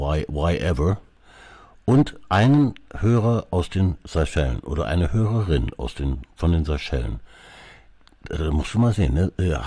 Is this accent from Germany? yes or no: no; Canada; first language English; German is a second language; Eben, ich überlege nämlich gerade, meine Muttersprache ist ja Englisch.